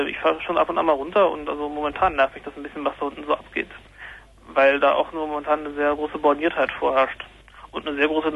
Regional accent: Saarland, Germany; now in Berlin, Germany; Saarland.

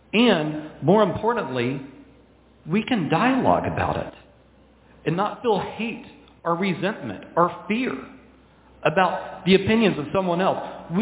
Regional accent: Texas, United States; I'm from Texas and we eat a lot of cornbread.

